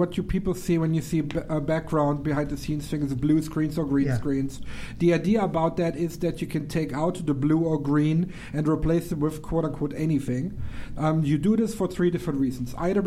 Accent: Germany; I grew up in Germany, so we called it gymnasium.

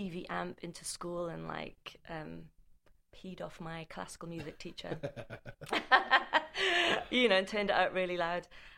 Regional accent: Wales, United Kingdom; moved away; also born or lived in London; Yes, born and raised in Wales. Spent a while in London and then legged it out here 10 years ago.

